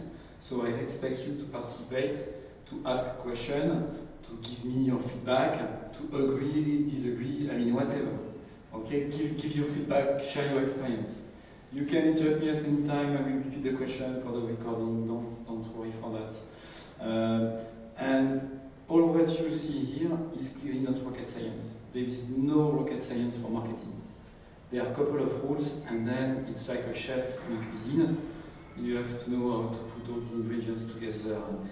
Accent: France; accent: French; English is a second language; So I say I'm French. You can guess it with my French accent. It may take a couple of time to accommodate to my accent, so I apologize for that.

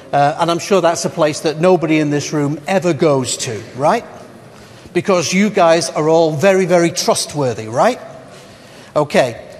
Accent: Scotland, United Kingdom; You can tell I'm a Scot, right?

